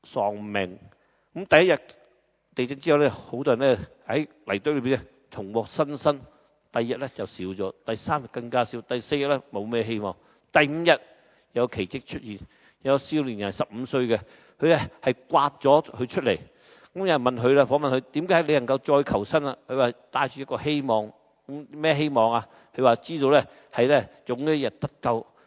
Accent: Hong Kong; 我都是香港人，

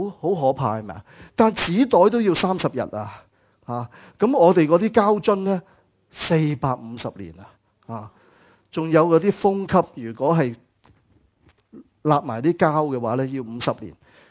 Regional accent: Hong Kong; 你估我哋香港人做唔做到呢？其实香港人好醒嘅。

